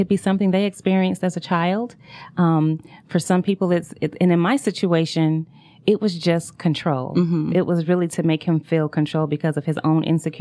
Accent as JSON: {"language": "English", "town": "Buffalo", "region": "New York", "country": "United States", "lives_now": "Atlanta, United States", "said": "Actually, I'm originally from Buffalo, New York. I've been living in Atlanta since 1998."}